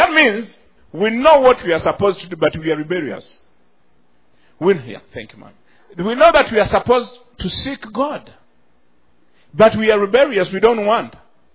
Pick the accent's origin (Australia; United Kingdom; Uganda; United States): Uganda; English is a second language; When I was growing up in Uganda